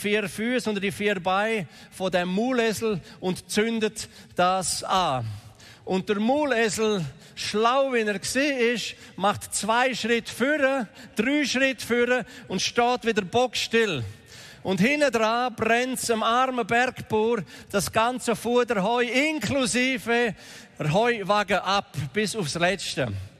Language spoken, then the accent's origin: German; Graubünden, Switzerland; Ich bin ja im Engadin aufgewachsen und das sind alles ein bisschen spezielle Leute, die Bergler. Wir sind alle ja Bergler als Schweizer.